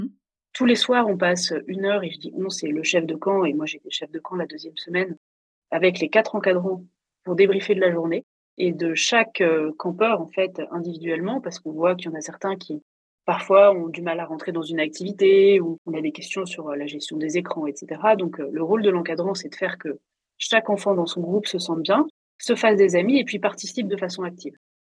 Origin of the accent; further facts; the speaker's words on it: France; On est français quand même, on est français quand même